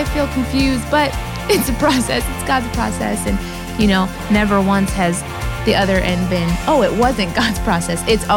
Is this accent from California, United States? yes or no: no; Indiana, United States; he was from Indiana, which is my home state.